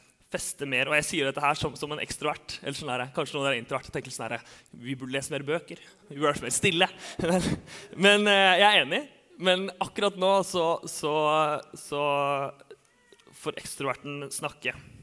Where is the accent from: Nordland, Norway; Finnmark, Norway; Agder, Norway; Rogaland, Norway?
Agder, Norway; Grimstad; now in Oslo, Norway; Jeg var hjemme på Sørlandet. Jeg har jo vokst opp i Grimstad